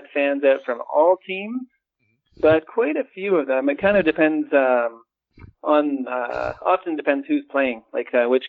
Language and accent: English; Hamilton, Ontario, Canada; now in Toronto, Canada; over the years living in this city, I'm from Hamilton myself, a big Ticats fan.